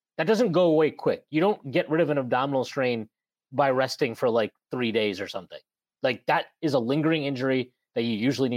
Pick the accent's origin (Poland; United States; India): India; Even though I'm Indian, I'm not a doctor either.